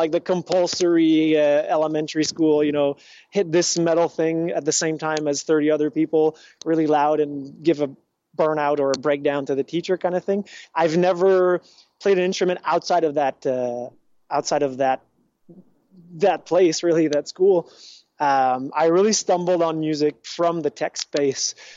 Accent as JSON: {"language": "English", "town": "Toronto", "region": "Ontario", "country": "Canada", "tie": "born there", "said": "I was born in Toronto, so my dad is from Ontario, so English Canada, but my mom is from Quebec, so I don't have the typical GSP Quebecois accent"}